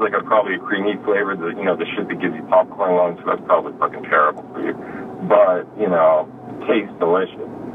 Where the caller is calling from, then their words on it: Vancouver, British Columbia, Canada; from Vancouver, man.